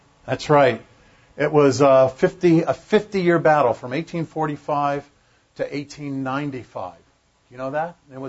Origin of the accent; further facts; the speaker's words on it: San Diego, California, United States; I remember when I was in high school, Patrick Henry High School in San Diego. I grew up in California.